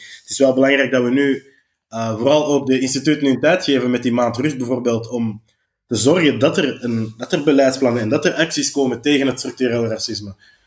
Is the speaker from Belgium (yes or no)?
yes; Flanders, Belgium; nou, ik ben ook een Vlaming, dus ben ik dan een racist.